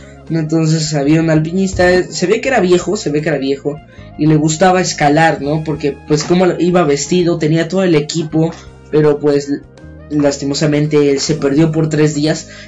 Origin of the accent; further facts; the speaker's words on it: Mexico; Y todo esto es porque, pues, ¿cómo somos los mexicanos?